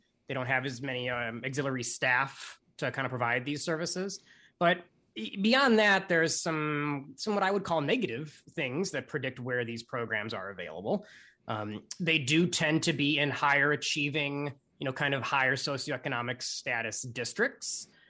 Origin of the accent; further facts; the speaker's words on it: Illinois, United States; Yes, this is where I get to pick on my home state of Illinois a little bit